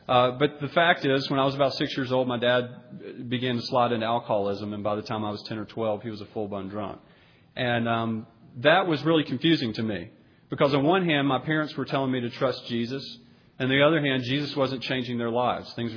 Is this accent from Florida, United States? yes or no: no; Augusta, Georgia, United States; I grew up in Augusta, Georgia. I was an only child of two only children in a nominal Christian home.